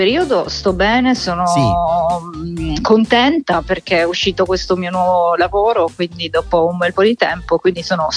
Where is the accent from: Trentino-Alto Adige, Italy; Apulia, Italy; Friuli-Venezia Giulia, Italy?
Friuli-Venezia Giulia, Italy; Gorizia; born there; also born or lived in Milan; now in Catania, Italy; io sono un miscuglio, sono nata a Gorizia